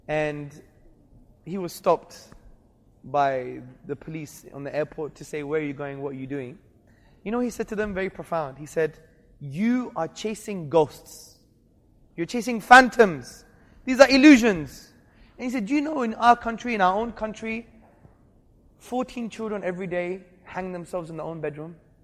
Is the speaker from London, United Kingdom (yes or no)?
yes; Hackney, London, United Kingdom; I was brought up in Hackney. I used to go to Soho, very bad area in London.